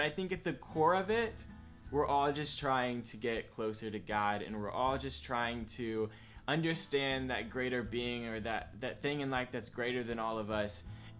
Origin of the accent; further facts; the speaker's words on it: Ohio, United States; So I am from Ohio, and I grew up in the church.